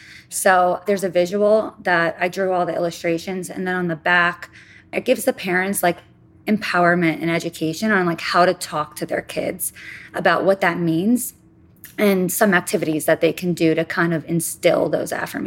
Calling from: Wall Township, New Jersey, United States; I'm calling from Wall Township, New Jersey.

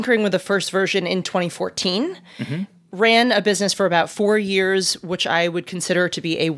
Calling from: Brooklyn, New York, United States; I am calling in from Brooklyn, New York

